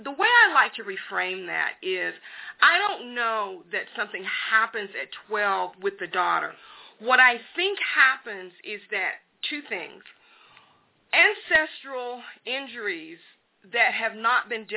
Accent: the South, United States; I was brought up in the South. You know, I'm African-American

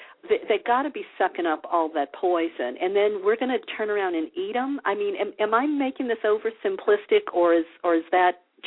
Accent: the South, United States; look, I come from the South.

